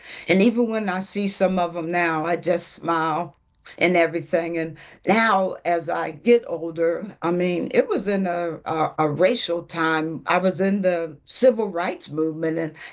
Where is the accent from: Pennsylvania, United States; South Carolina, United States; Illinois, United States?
Pennsylvania, United States; McKeesport; Well, I grew up in what then they called the Hill District because I'm a little older, so I grew up in the 60s and the 70s